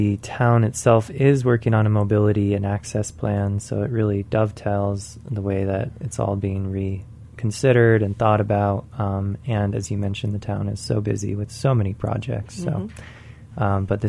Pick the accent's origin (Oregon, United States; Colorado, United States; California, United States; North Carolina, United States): Colorado, United States; Satank; I grew up in Satank, so I'm very aware of turning left out of Satank onto 133.